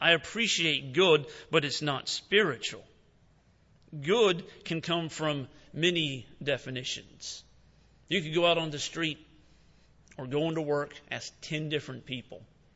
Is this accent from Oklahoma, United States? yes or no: no; South Carolina, United States; now in Washington, United States; I would say, "I live in Washington, but I am from South Carolina. I'm not a citizen of that state, but that is where I'm fixated on as far as earthly things are considered.